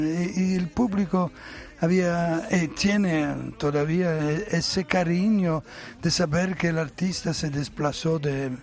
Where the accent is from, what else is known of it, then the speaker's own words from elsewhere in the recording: Italy; Spanish is a second language; Sí, me sorprendió el hecho que... comprendía la idioma, siendo italiano. Yo temía que sería un problema, y no, al contrario, me adapté muy, muy rápido, y así me vino la gana de grabar más en español